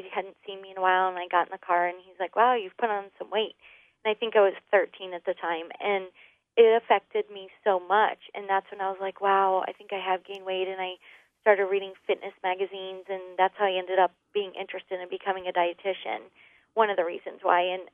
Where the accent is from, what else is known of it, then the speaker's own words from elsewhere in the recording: Kettering, Ohio, United States; also born or lived in Michigan; I grew up initially on Berry Creek in Kettering. And it was just, you know, kind of one of those leave it to beaver type neighborhoods.